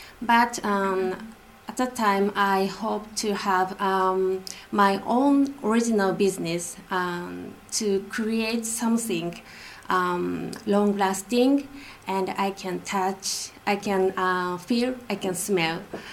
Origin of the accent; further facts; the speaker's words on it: Osaka, Japan; I was born in Osaka, secondary city in Japan, and my grandmother owned kimono shop there.